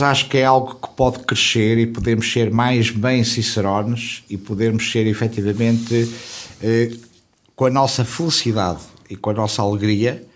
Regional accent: Viseu, Portugal; e contar a história da minha terra, a história da minha cava de Viriato

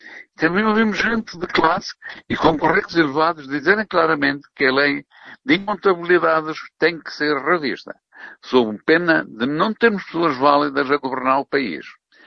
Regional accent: Portugal; Que acreditamos, como portugueses anónimos, nunca saberemos, vai conter a abstenção elevada

